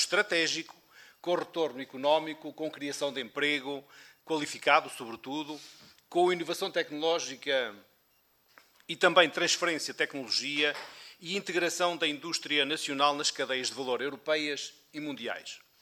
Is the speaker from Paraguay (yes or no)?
no; Bragança, Portugal; Eu que sou do interior, sou de Bragança